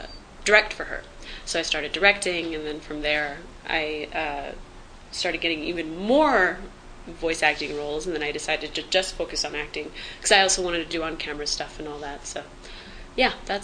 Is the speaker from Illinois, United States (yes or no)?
no; Dallas, Texas, United States; I am an actor from Dallas